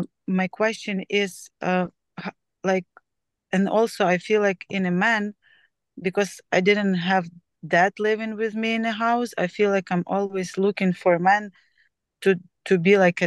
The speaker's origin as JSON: {"language": "English", "country": "Ukraine", "tie": "born or raised there", "said": "I grew up in Ukraine, and my parents never were married."}